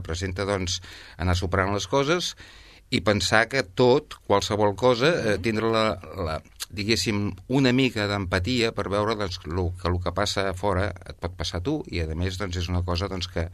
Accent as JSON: {"language": "Catalan", "town": "Sabadell", "region": "Catalonia", "country": "Spain", "tie": "born there", "said": "Jo vaig néixer a Sabadell."}